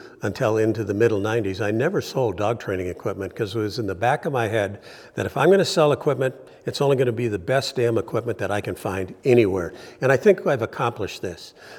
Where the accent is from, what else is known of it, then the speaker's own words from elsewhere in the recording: Toronto, Ontario, Canada; now in United States; I'm an American that grew up in Toronto, outside of Toronto.